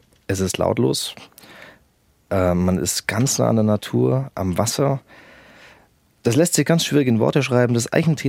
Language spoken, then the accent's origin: German; Augsburg, Bavaria, Germany; born there; Ja, tatsächlich, gebürtig in Augsburg